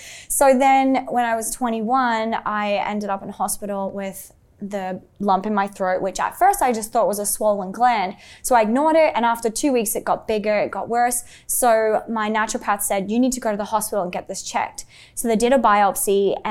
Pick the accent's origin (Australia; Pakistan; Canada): Australia; Alice Springs, Northern Territory; So I grew up in Alice Springs, outback Australia, with a very indigenous rich culture.